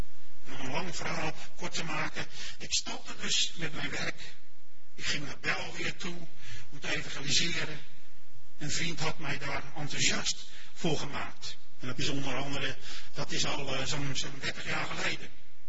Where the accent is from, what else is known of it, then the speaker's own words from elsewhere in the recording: Westland, South Holland, Netherlands; Ik kom uit het Westland vandaan.